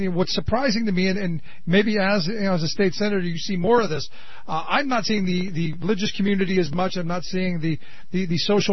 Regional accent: Cleveland, Ohio, United States; I go back from as a kid growing up in Cleveland

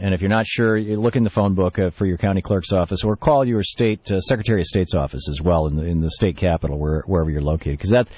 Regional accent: Lansing, Michigan, United States; I grew up in Michigan, and the hospitals in Lansing, in the city that I grew up in, were all, I believe by law, required to be publicly owned hospitals.

